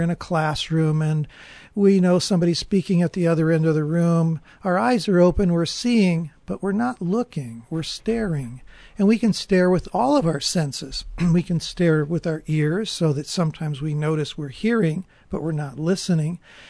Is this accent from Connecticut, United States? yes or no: no; Gary, Indiana, United States; I stopped by a radio station in my hometown of Gary, Indiana, watching a broadcast